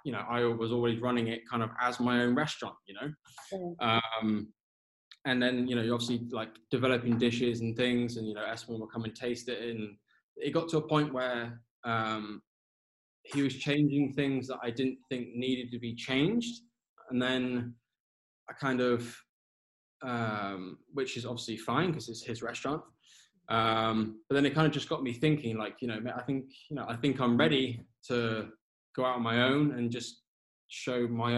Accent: England, United Kingdom; my wife's Danish and obviously I'm English

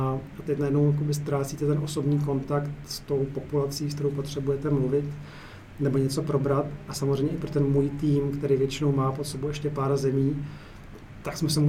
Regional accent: Bohemia, Czechia; mám to štěstí, jsem z Čech

